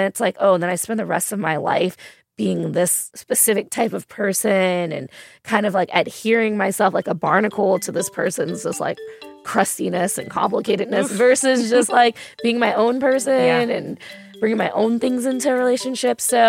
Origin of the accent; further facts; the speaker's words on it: Fern Creek, Kentucky, United States; and I grew up in Fern Creek. And at the time, there was a big parking lot behind our house.